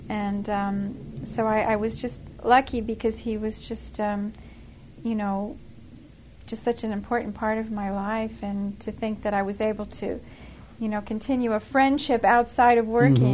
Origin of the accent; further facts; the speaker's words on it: Beverly Hills, California, United States; born there; because I was born in Beverly Hills.